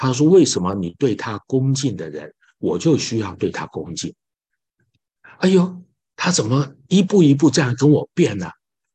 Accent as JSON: {"language": "Chinese", "country": "United States", "said": "这就是我们美国人喜欢说 teachable moment"}